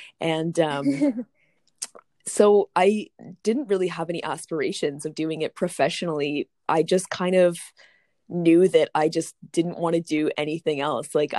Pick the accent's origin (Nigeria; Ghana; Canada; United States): Canada; Brantford, Ontario; And I grew up in Brantford, Ontario, so like a fairly small-ish city in Ontario.